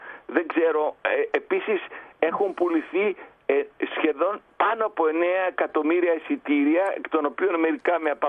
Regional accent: Greece; now in France; εγώ που είμαι Έλληνας και έχω ζήσει τις αρνητικές οικονομικές επιπτώσεις των Ολυμπιακών Αγώνων στην Ελλάδα

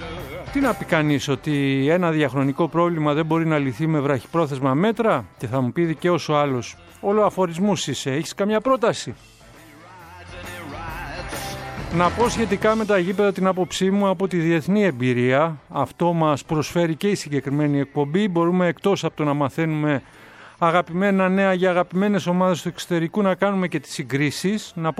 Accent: Greece; Ως Έλληνες οφείλουμε να γνωρίζουμε το Θεόδωρο Κολοκοτρώνη

